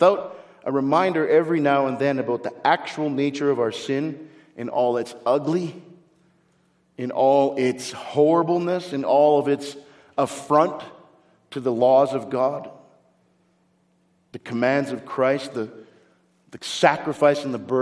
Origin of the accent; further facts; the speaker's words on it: the Prairies, Canada; I grew up in Canada on the prairies and it was cold in winter.